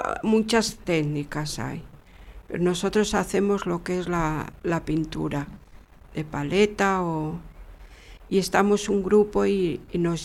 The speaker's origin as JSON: {"language": "Spanish", "town": "Sama de Langreo", "region": "Asturias", "country": "Spain", "tie": "born or raised there", "said": "nosotros allá en mi pueblo, en Sama de Langreo, teníamos un vecino que era pintor"}